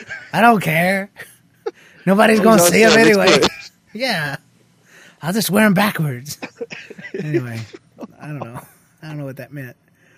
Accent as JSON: {"language": "English", "country": "Australia", "said": "Well, I'm from Australia, like Aussie Jeff."}